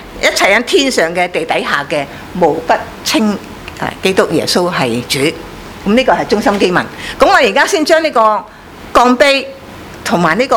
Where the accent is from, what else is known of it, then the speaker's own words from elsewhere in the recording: China; 我哋中国人咧有啲刑罚嘅好残忍嘅